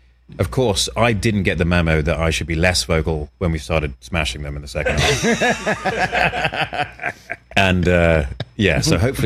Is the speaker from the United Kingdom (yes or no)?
yes; United Kingdom; As a Brit going over there, being down on the sidelines and everything.